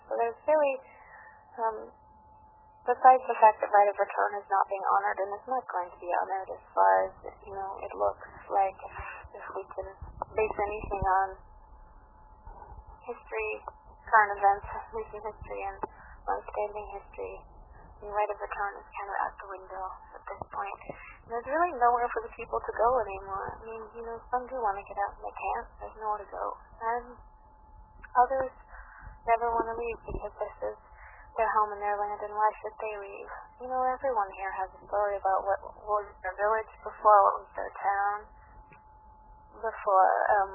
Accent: United States; I'm clearly American

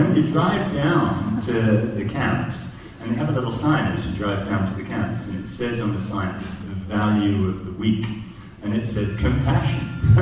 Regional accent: United States; and I'm American as well, I'm half British, so I get to apologize for everybody.

